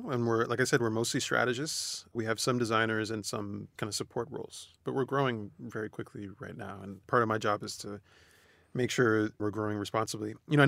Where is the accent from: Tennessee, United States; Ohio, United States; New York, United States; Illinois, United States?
New York, United States; Queens; Now, I'm from Queens, New York. I don't know Richmond at all.